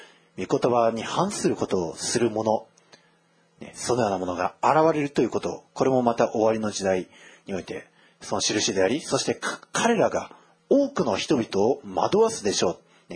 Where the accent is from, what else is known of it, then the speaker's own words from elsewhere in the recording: Kagoshima, Japan; 九州の方で、あの鹿児島の、ところ、まあ、私の実家は鹿児島の方なんですけども